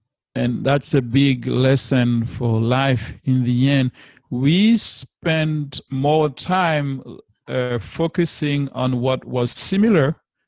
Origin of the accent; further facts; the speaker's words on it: Martinique; When I was growing up in Martinique